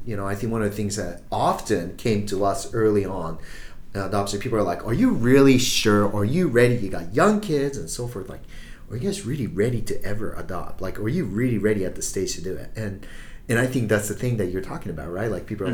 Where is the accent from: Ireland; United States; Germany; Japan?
Japan; growing up in Japan